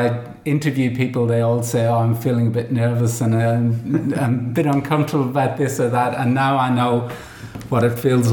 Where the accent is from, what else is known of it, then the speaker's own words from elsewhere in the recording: Dundalk, Leinster, Ireland; I'm from a small town called Dundalk in Ireland, which is smack bang right in between Dublin and Belfast, about 80 k's north is Belfast, 80 k's south is Dublin. So Dundalk is on the border between the Republic and Northern Ireland.